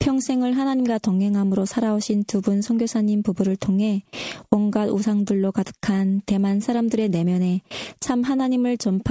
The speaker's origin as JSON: {"language": "Korean", "country": "North Korea", "tie": "born or raised there", "moved": "yes", "said": "내 고향 북조선의 사랑하는 형제자매 여러분"}